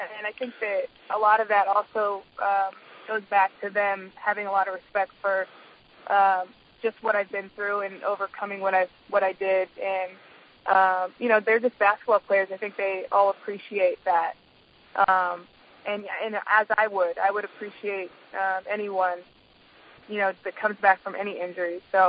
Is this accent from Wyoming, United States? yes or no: no; California, United States; now in Chicago, United States; Aside from, you know, obviously I'm from California, so they don't have that California sunshine all the time.